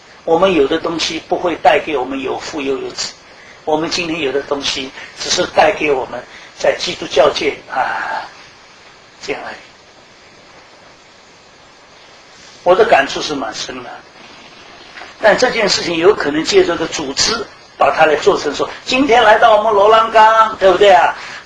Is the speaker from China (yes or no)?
yes; China; 跟我什么关系？我是中国人，跟我什么关系？